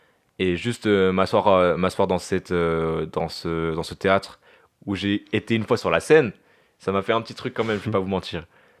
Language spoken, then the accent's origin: French; Maisons-Alfort, Île-de-France, France; moi, j'ai passé vraiment toute mon enfance à Maison Alfort, de la maternelle à la primaire et aux deux premières années de collège. Et donc, j'ai vraiment grandi là-bas, quoi.